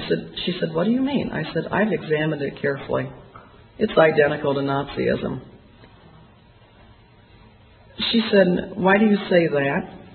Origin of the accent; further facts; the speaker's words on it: Fort Wayne, Indiana, United States; even in Fort Wayne, Indiana, which is my hometown